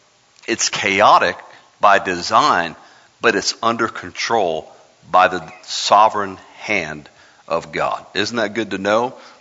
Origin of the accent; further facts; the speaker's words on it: Miami, Florida, United States; we were born and raised in Miami, so we were water babies, and we were always at the beach and all that.